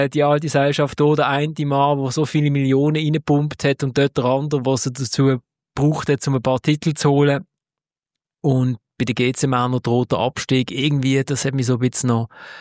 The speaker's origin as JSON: {"language": "German", "town": "Basel", "region": "Basel-Stadt", "country": "Switzerland", "said": "dass ich als Basler mich im Staub wälze"}